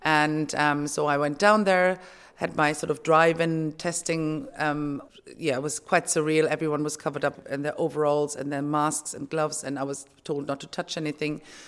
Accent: Germany; also born or lived in United Kingdom; I'm 48 years of age and I'm originally from Germany, but I lived in the UK for over 20 years.

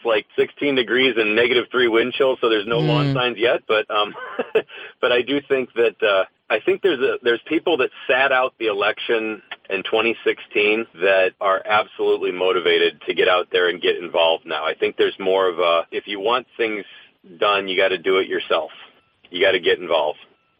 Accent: Iowa, United States; I grew up in Iowa. I've been here pretty much since 1977.

